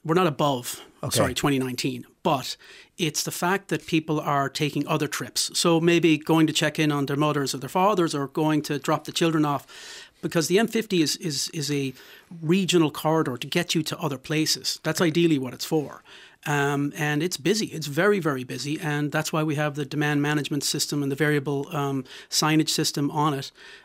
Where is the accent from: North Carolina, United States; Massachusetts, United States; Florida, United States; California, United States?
Massachusetts, United States; Boston; I grew up in a car, you know, I grew up in Boston and the car was king.